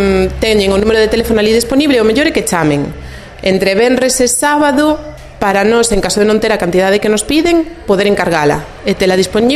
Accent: Pontedeume, Galicia, Spain; eu son de Pontedeume, sí.

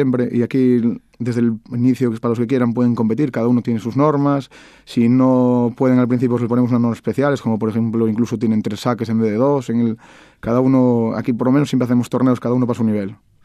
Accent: Fene, Galicia, Spain; nunca lo pensamos tener tantos alumnos y menos, como digo yo siempre, en mi pueblo.

